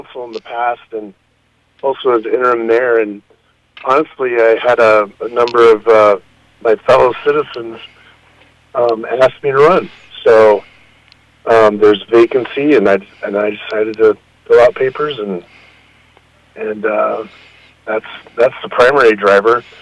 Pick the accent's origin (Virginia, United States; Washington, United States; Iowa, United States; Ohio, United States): Iowa, United States; Estherville; also born or lived in Korea / Twin Cities; Yeah. I'm from Iowa. I grew up in Esterville, Iowa. I went to Iowa Lakes, Iowa State.